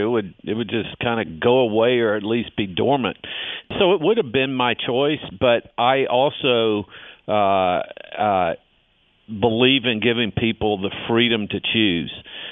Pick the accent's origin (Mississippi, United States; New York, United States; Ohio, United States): Mississippi, United States; now in Arizona, United States; But my home state of Mississippi has got the highest rate of infection, because so many people there are not vaccinated.